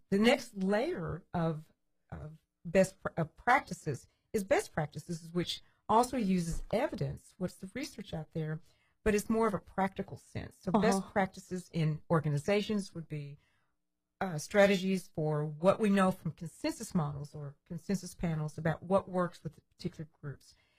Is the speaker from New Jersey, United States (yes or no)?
no; Amarillo, Texas, United States; Now, I grew up in West Texas, so there's horses and quarter horses everywhere.